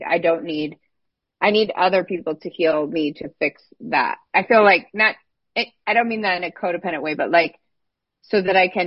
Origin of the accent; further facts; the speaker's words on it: Illinois, United States; I grew up in Illinois and I didn't have any examples of this, but I just knew it.